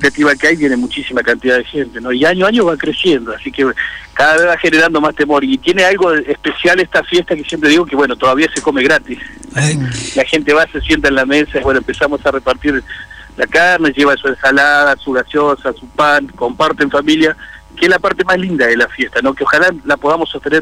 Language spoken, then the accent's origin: Spanish; Río Negro, Argentina; más que nada como ciudadano rionegrino y como argentino